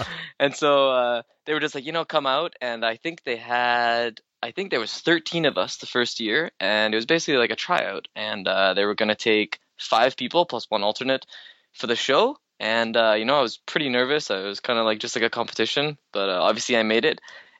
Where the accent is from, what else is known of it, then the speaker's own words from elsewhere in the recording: Canada; because I'm only Canadian, I couldn't actually do the show.